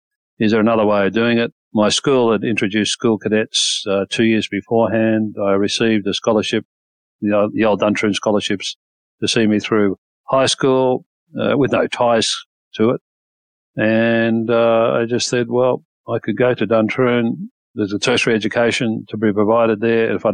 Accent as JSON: {"language": "English", "town": "Warrawong", "region": "New South Wales", "country": "Australia", "tie": "born or raised there", "also_born_or_lived": "Port Kembla", "said": "I was born in Wollongong Hospital. Parents lived in Port Kembla for a very short period. Then we moved to Warrawong, which was just another sort of steel city suburb on Lake Illawarra there. Attended Port Kembla infants, primary and high school"}